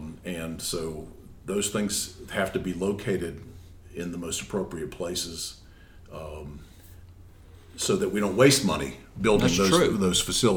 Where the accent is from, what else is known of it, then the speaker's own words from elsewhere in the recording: Cincinnati, Ohio, United States; I grew up in Cincinnati, but never knew that name.